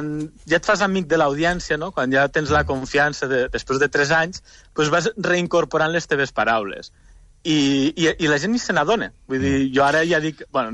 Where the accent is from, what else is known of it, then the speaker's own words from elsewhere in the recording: Lleida, Catalonia, Spain; jo, t'ho dic que soc de Catalunya, de Lleida, però clar, jo he après a fer el temps en castellà.